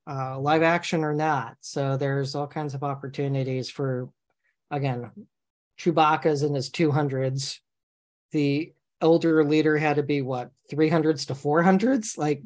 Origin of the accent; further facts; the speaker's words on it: California, United States; And again, as a Californian, yes, yes. There's lots of digging when people are fighting forest fires.